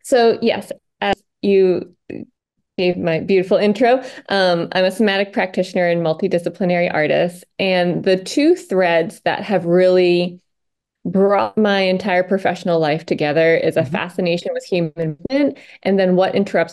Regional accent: Maine, United States; And yeah, and so I grew up in Maine, and all I wanted to do was study dance.

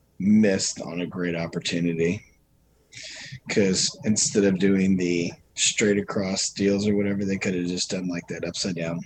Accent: Ireland; Maybe it's because I'm Irish and I enjoy like all that folklore, basically.

